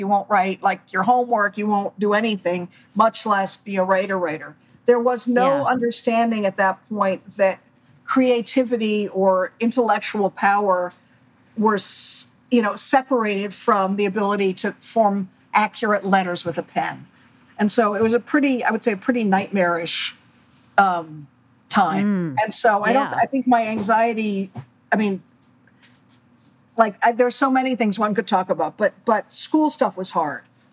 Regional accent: Chevy Chase, Maryland, United States; I grew up in Chevy Chase, Maryland. In the very strange edge of Washington, D.C.

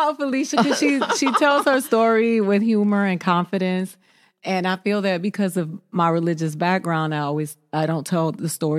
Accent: Miami, Florida, United States; And I come from Miami where strippers are groomed, right?

